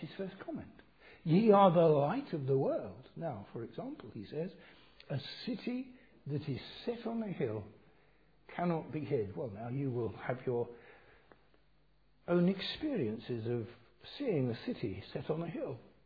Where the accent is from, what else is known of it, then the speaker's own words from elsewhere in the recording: Harrow, London, United Kingdom; I never go past on the train, past my hometown, Harrow.